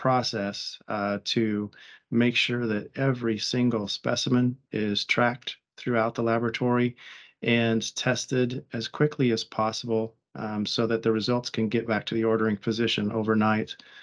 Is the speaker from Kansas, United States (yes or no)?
yes; Kansas, United States; Yeah, I was from Northwest Kansas originally. And so University of Nebraska was fairly close to home, but not too close